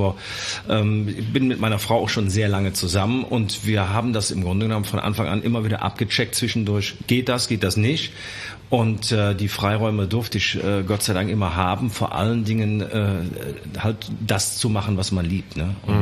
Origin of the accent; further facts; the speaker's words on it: Cologne, North Rhine-Westphalia, Germany; born there; Geboren in Köln und mein Vater hat 1970 tatsächlich in meinem Geburtsjahr Blum und Blömscher gegründet